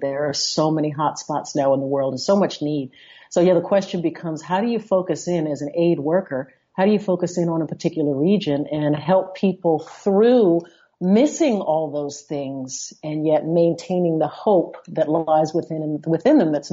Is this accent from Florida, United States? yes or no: no; Baltimore, Maryland, United States; I grew up in Baltimore, so there was always a crab imperial casserole on